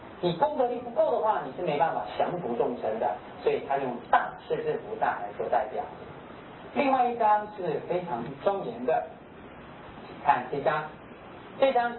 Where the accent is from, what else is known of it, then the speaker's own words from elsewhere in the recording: China; 我觉得呢普遍而说了啊，比我们中国人高。当然我们中国也很了不起的高僧大德啊